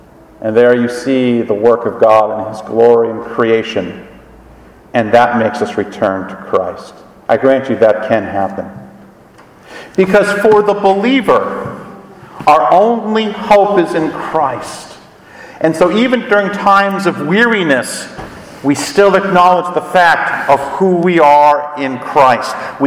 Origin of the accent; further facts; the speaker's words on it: Scotland, United Kingdom; I like that because I'm Scottish.